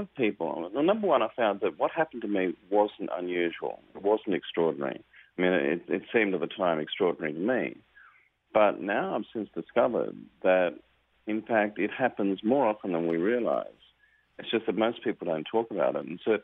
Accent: Australia; now in United States; throughout the US and also my home country of Australia.

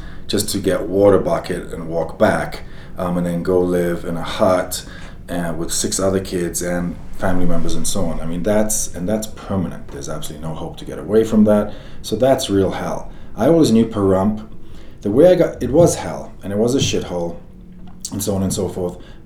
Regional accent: Nigeria; also born or lived in Beirut, Lebanon; I grew up in Nigeria, Africa, and Beirut, Lebanon, so I've seen hell actually take place.

